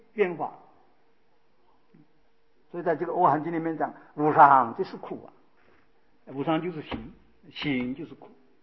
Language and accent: Chinese; China; 所以我们中国人有句修法